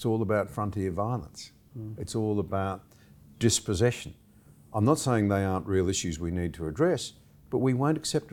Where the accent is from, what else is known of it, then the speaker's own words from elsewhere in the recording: Gunnedah, New South Wales, Australia; I grew up in the Gunnedah area, went to school in Gunnedah.